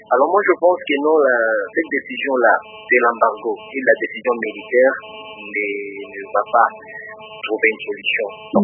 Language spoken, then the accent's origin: French; DR Congo; Alors, comme chez nous au Congo, il y a plusieurs détracteurs, plusieurs personnes qui ont créé des groupes armés.